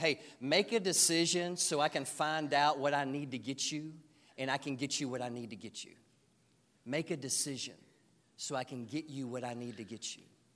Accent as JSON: {"language": "English", "region": "the South", "country": "United States", "tie": "born or raised there", "said": "We grew up in the South. Well, we're taught to be men and tough and all that kind of stuff."}